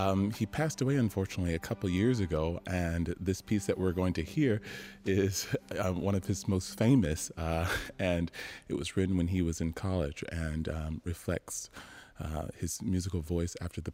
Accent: the South, United States; And I'm from the South, and this piece really evokes the everyday life of a child in the South

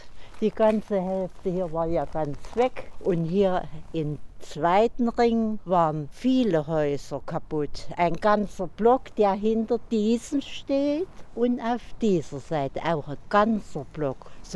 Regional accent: Leipzig, Saxony, Germany; Ich komme aus Dösen, dort war ich aufgewachsen.

